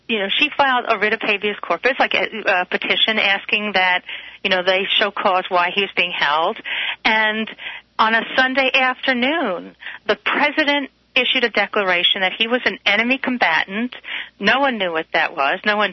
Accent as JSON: {"language": "English", "town": "New York City", "region": "New York", "country": "United States", "said": "you know, I'm from New York City, so I'll go on saying Padilla."}